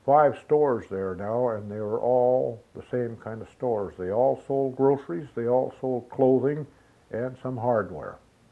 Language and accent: English; Nenana, Alaska, United States; Because all the time I was raised there in Nenana, why, we had running water in the house and hot air furnaces